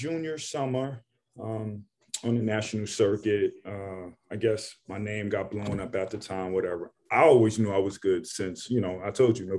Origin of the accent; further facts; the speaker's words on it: New York City, New York, United States; And I'm from New York City, you know, Ed Coder, Shamon Williams.